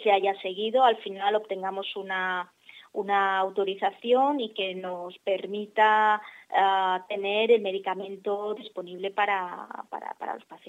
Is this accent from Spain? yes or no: yes; Alicante, Valencian Community, Spain; siendo alicantina y siendo española